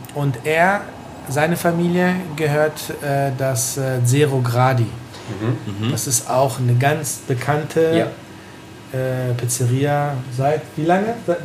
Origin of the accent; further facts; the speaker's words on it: Milan, Lombardy, Italy; Also es gibt für mich, ich komme ja aus Mailand, für mich gibt es auch noch die Mailänder Pizza.